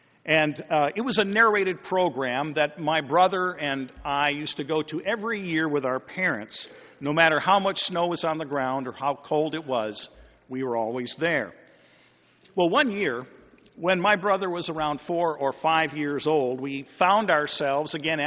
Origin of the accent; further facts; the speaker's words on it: East Aurora, New York, United States; Growing up in East Aurora, New York, just outside of Buffalo, we had an annual tradition in our little community.